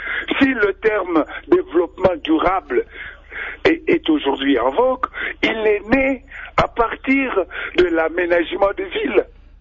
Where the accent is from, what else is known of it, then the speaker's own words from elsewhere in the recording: Katanga, DR Congo; J'étais à Koulouizi parce que j'ai passé mon enfance au Katanga.